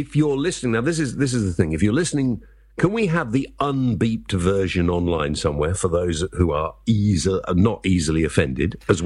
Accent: Wales, United Kingdom; Yakida. Yakida. As a Welshman myself.

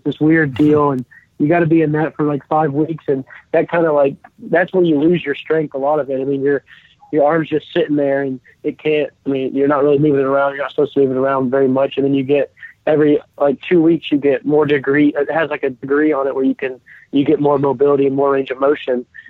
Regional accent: Atlanta, Georgia, United States; Yeah, growing up in Atlanta, I was a Braves fan

